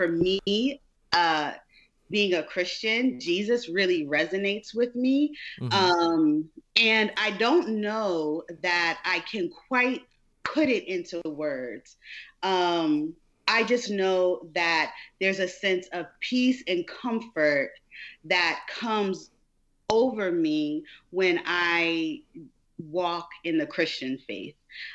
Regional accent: East Coast, United States; moved away; When I first moved, so I'm from the East Coast, and I first moved down to Georgia in the Bible Belt

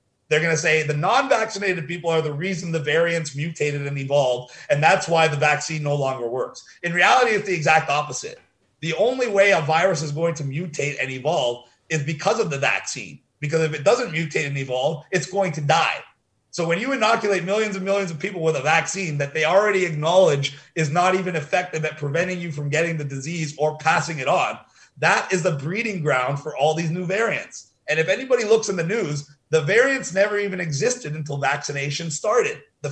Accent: Canada; I want to be able to live my life as a Canadian.

